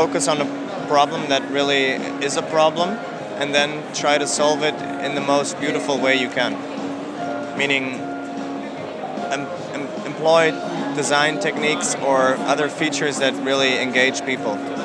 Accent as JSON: {"language": "English", "country": "Germany", "tie": "born or raised there", "said": "Yeah, I was born and raised in Germany. Spent about a year in the United States during school."}